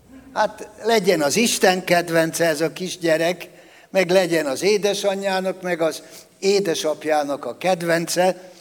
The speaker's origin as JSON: {"language": "Hungarian", "town": "Győr", "region": "Győr-Moson-Sopron", "country": "Hungary", "tie": "born or raised there", "said": "könnyű volt a helyzetem, mert hivatkozhattam arra, ugye Győrben nevelkedtem föl"}